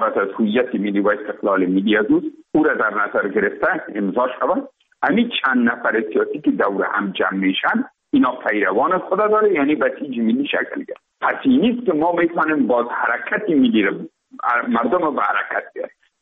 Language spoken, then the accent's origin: Persian; Afghanistan; تماما ما افغان هستیم